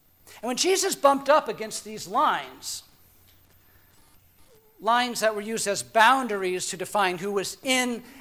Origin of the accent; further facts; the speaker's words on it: Scotland, United Kingdom; Actually, I'm Scottish, but...